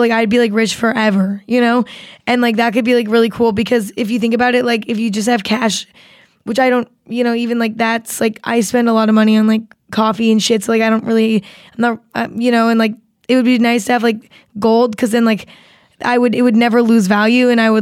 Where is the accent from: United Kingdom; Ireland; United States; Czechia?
Ireland; And you can't be offended by that because I'm Irish.